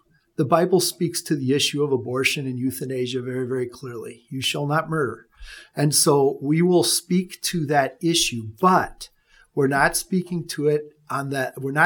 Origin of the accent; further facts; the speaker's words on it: United States; I am an American citizen. I'm very thankful I'm an American citizen. I've had a chance to travel to some other countries. I like living here.